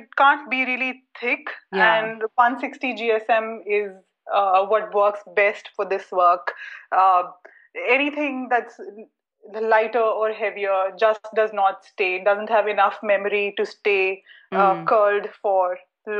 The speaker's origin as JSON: {"language": "English", "country": "India", "said": "I'm an Indian person."}